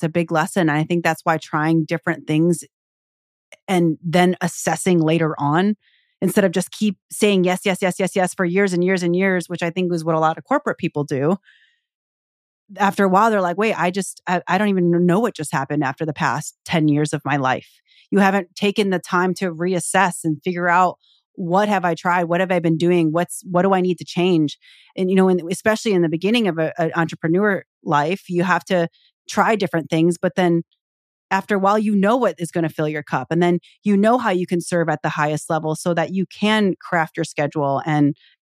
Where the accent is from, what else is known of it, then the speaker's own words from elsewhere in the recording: Philippines; I mean, I'm really excited because even just being Filipino and a trainer, 10 years ago, I didn't see many Filipino trainers.